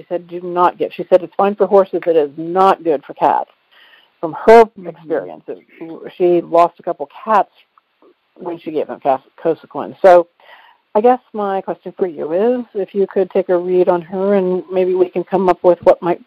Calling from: Dayton, Ohio, United States; Oh, I'm calling from Dayton, Ohio.

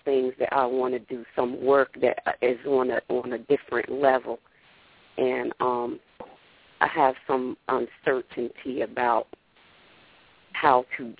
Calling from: New Jersey, United States; I'm calling from New Jersey.

